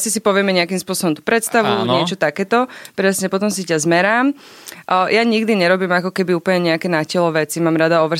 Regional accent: Bratislava, Bratislava Region, Slovakia; Ja som z Bratislavy.

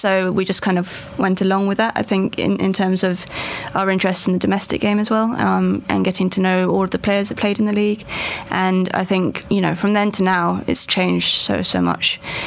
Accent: England, United Kingdom; me being English, England winning it was super special.

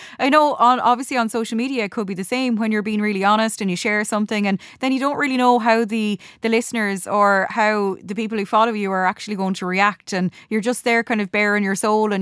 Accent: Galway, Connacht, Ireland; What can people expect at my hometown of Galway?

